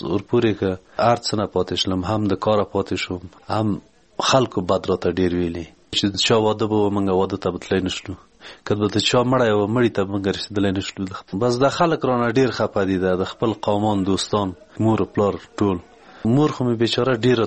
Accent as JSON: {"language": "Pashto", "town": "Ghorband", "region": "Parwan", "country": "Afghanistan", "said": "د پروان ولایت یم، د غوربند ولسوالۍ"}